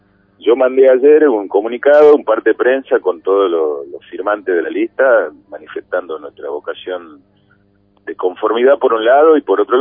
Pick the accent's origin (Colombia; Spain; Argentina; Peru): Argentina; Tucumán; Nuestra prioridad absoluta como tucumano es la provincia